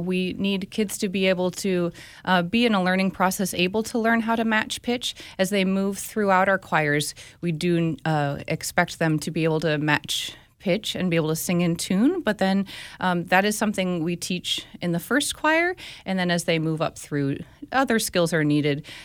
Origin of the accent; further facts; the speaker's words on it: New Hampshire, United States; moved away as an adult; Well, I grew up in New Hampshire, so I'm a Northeast girl, but I came out to the Midwest for college and then never went back.